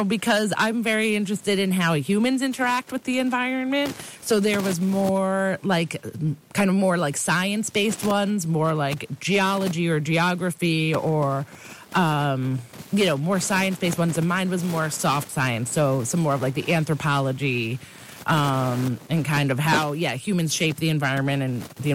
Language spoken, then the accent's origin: English; Vermont, United States; born there; I was like, I was born in Vermont, and that's where I'm destined to be.